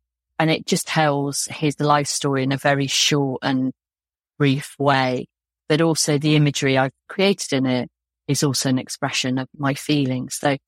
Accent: South West England, United Kingdom; We grew up in Dorset

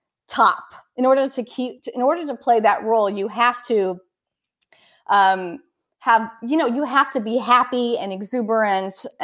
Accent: Chicago, Illinois, United States; because I'm from Chicago and a lot of the East Coast guys were just so different from me.

